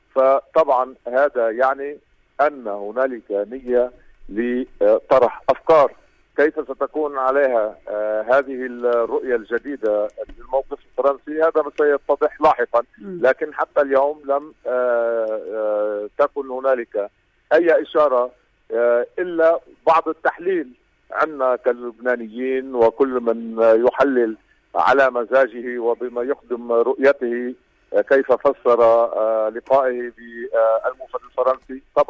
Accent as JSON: {"language": "Arabic", "country": "Lebanon", "said": "تبقى المسؤولية مسؤوليتنا كلبنانيين"}